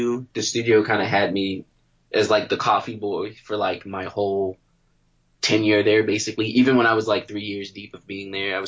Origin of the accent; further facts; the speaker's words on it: North Carolina, United States; moved away as an adult; also born or lived in Boston; So I started at Berkeley in 2003. That's when I graduated from high school. So I moved from North Carolina to Boston.